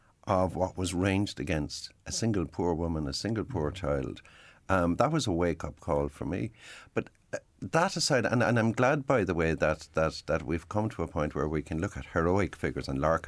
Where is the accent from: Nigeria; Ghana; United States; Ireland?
Ireland; Cork, Munster; growing up in Cork, what I knew of Dublin couldn't have been written on a postage stamp.